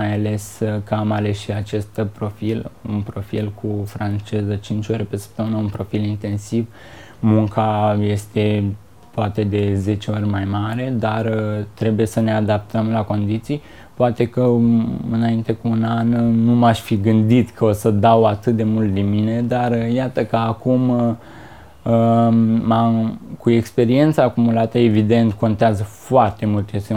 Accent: Pietros, Buzău County, Romania; Eu sunt din sat Pietros, comuna Coșteș, județ Buzău. Este un sat destul de apropiat de județ, de oraș, care îmi dă posibilitatea să fac naveta zi de zi

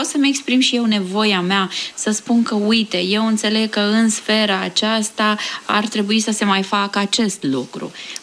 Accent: Romania; Eu mă simt bine că sunt româncă și îmi place lucrul acesta și declar deschis că, da, m-am născut în România

